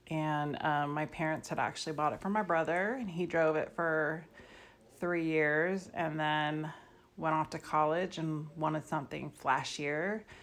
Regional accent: Newark, California, United States; Well, honestly, growing up in Newark, I really didn't have any idea of like what the rest of the world was like because I was a kid.

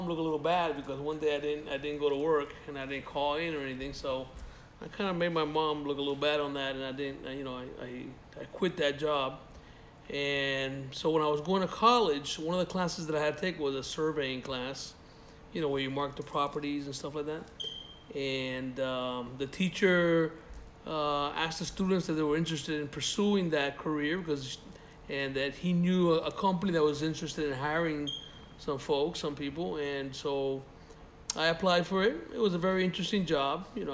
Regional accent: Miami, Florida, United States; also born or lived in Cuba; Well, I grew up in Miami, Florida. I came from Cuba, me and my family, when I was three years old.

